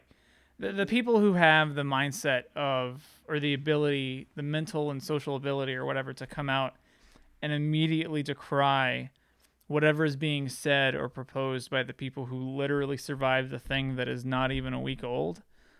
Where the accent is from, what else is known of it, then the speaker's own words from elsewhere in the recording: Texas, United States; moved away; I mean, because I'm from Texas, where I remember when I moved here, you know, people were telling me, oh, you probably want to, like, you know, have a gun and all that kind of stuff.